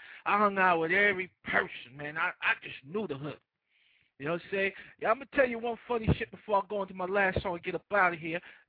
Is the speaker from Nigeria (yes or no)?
no; Jamaica; also born or lived in Brooklyn; now in United States; I came from Jamaica in like 82. I lived in Brooklyn, Flatbush, Vanderveer motherfucking projects.